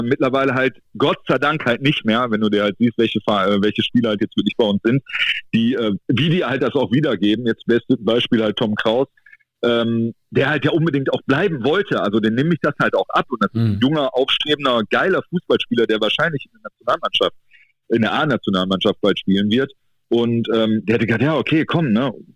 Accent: Gelsenkirchen, North Rhine-Westphalia, Germany; Gelsenkirchen, ja, ist meine Heimat und es ist auch grundsätzlich eine ganz geile Stadt

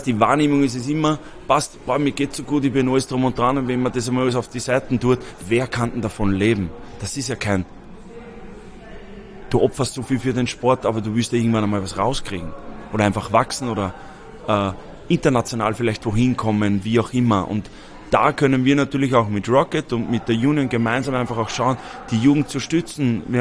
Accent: Austria; ich bin Österreicher

